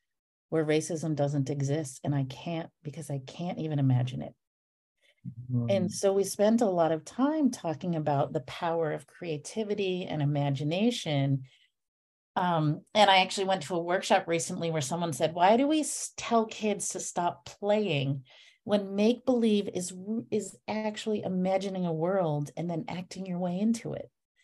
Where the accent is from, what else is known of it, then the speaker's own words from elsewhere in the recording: New Hampshire, United States; I'm a white woman and I was raised in New Hampshire.